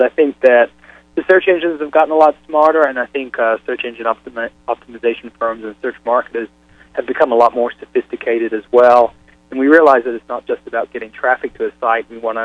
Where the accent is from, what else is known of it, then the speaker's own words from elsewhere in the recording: England, United Kingdom; now in United States; It is, and the irony is that I'm from England originally, so the whole Pilgrim thing is a new concept to me.